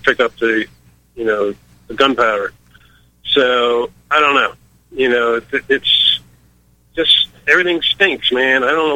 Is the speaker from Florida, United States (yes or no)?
yes; Fort Lauderdale, Florida, United States; I grew up in Fort Lauderdale, and, Lauderdale, Hollywood, and they do a lot of hyphenated things down there.